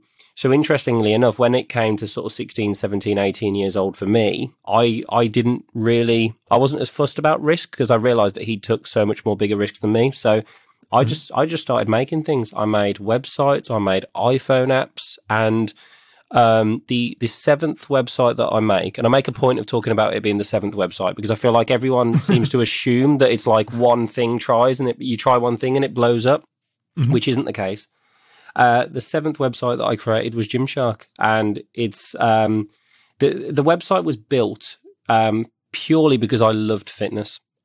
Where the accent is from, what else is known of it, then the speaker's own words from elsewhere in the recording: West Midlands, United Kingdom; So I grew up in the West Midlands of the UK.